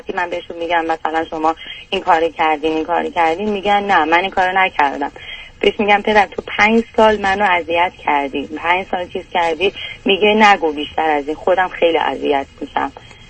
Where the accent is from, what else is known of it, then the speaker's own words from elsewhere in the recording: Iran; now in Canada; بعد از اینکه از ایران اومدیم.